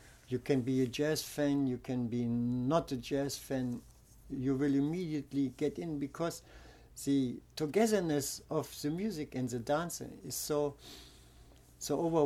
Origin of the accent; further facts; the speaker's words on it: Göttingen, Lower Saxony, Germany; English is a second language; now in Berlin, Germany; I'm living now in Berlin also, you know. I'm still in Göttingen, that's my hometown.